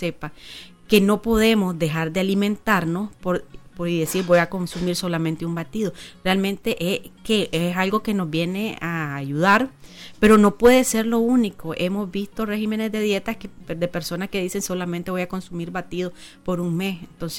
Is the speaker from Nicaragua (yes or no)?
yes; Nicaragua; Como nicaragüenses no nos puede faltar el tomate